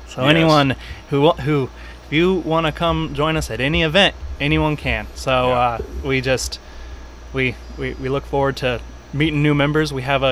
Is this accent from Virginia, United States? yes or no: no; Gunnison, Colorado, United States; So I'm from Colorado. Colorado. Grew up in Gunnison, Colorado, went to school in Boulder.